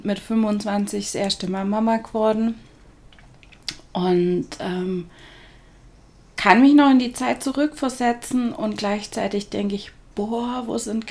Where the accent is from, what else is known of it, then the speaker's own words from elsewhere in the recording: Markdorf, Baden-Württemberg, Germany; also born or lived in Friedrichshafen; Und ja, ich bin Bodenseekind, bin in Markdorf groß geworden. Das war, oder es ist eine badische Stadt. Bin aber in Friedrichshafen zur Schule, bin in Friedrichshafen geboren, das heißt, das ist wieder schwäbisch.